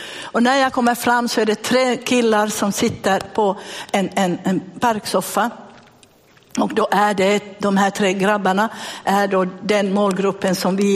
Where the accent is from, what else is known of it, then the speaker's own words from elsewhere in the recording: Finland; Och jag är en sån här typisk finne, tror jag att finnar älskar skinnjackor